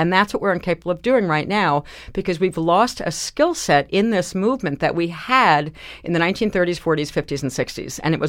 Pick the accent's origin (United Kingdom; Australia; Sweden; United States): Sweden; I come from Sweden, so I spent a lot of time in Europe, just in general.